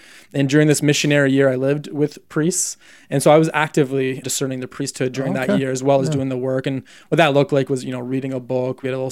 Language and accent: English; Canada; as a Canadian